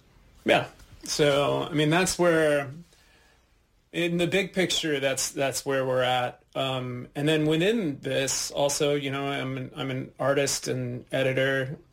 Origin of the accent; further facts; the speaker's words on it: New York City, New York, United States; now in Minneapolis, United States; my wife grew up in Minneapolis, not far from where we live. I'm from New York City originally.